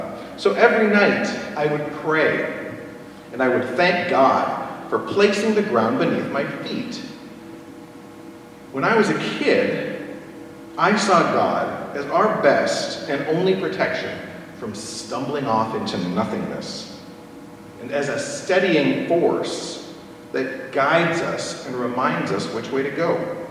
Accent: Stillwater, United States; I grew up in Stillwater, and my parish was St. Michael's Church.

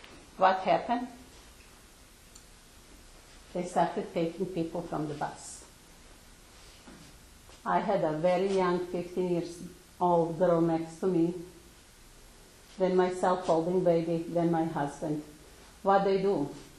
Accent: Bosnia & Herzegovina; English is a second language; moved away as an adult; On the way to Croatia from my hometown in Bosnia and Herzegovina.

